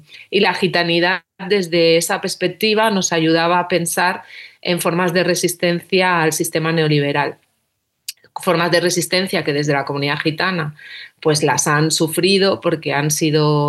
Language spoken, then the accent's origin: Spanish; L'Hospitalet de Llobregat, Catalonia, Spain; Hace 20 años estudiamos Bellas Artes, crecimos en Hospitalet y queríamos poder trabajar al servicio del territorio que habitábamos.